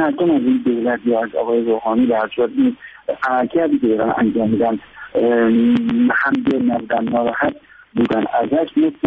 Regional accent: Iran; واقعیت به عنوان یک ایرانی به عنوان یک مهندس ایرانی میگم

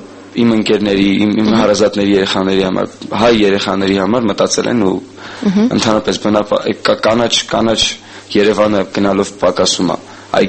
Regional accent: Tbilisi, Georgia; now in Armenia; 2001 թվականից, երբ Թբիլիսից եկա Հայաստան

